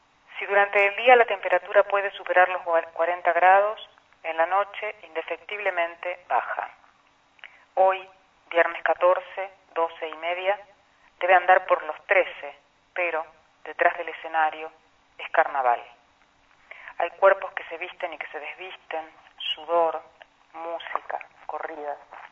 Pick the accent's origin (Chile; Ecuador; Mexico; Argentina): Argentina; soy periodista argentina